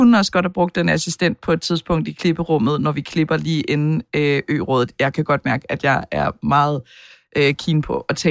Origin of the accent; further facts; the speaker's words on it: Jutland, Denmark; accent: Jutlandic; med min jyske accent, at jeg er fra Jylland.